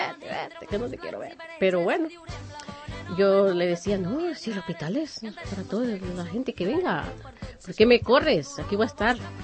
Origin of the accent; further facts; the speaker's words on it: Honduras; moved away as an adult; vengo de Honduras, tengo 52 años y tengo voy a ajustar 4 años de estar aquí.